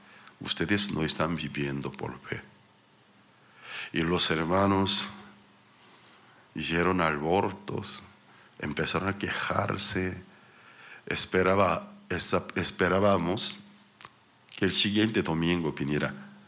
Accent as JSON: {"language": "Spanish", "country": "South Korea", "second_language": "Spanish", "moved": "yes", "lives_now": "Paraguay", "said": "yo vine de Corea"}